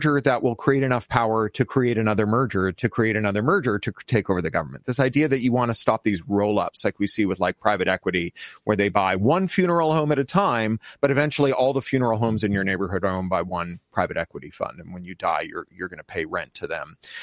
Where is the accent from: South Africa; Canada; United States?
Canada; like all the best Americans, I'm Canadian